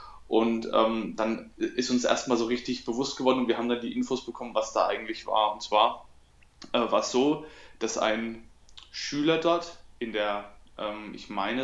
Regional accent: Coburg, Bavaria, Germany; Aber bei uns in Coburg gibt es 2 Realschulen. Es gibt eine Realschule 1 und es gibt eine Realschule 2. Und in meinem Abschlussjahrgang 2003

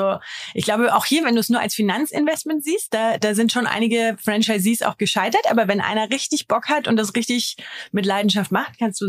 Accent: Germany; Kannst ja als Deutscher, kommst du nicht so einfach an coole US-Firmen und kannst da rein investieren

